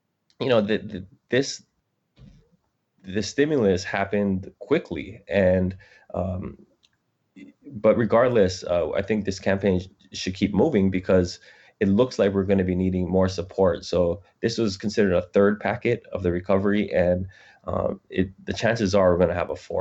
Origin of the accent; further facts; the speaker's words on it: United States; I'm Chinese American.